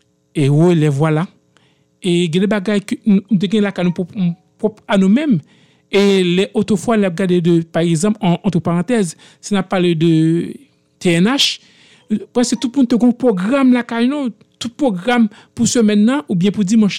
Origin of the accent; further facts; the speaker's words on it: Haiti; en tant que monde, en tant qu'haïtien, nous voulons imiter